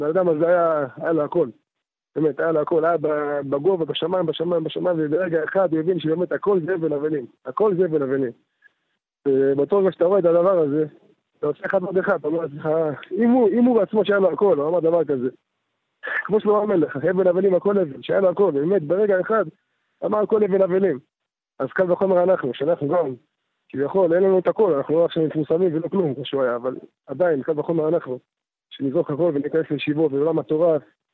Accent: Netanya, Central District, Israel; born there; נולדתי בנתניה, ככה בעל תשובה טרי.

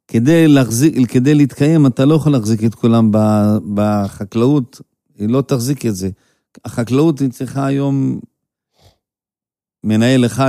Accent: Yesodot, Central District, Israel; אני גדלתי ביסודות, אבי היה רפתן

